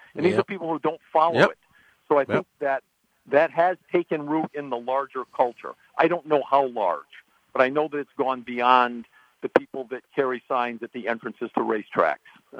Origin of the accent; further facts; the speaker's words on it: Whitehall, New York, United States; And by the way, I grew up in Washington County in Whitehall.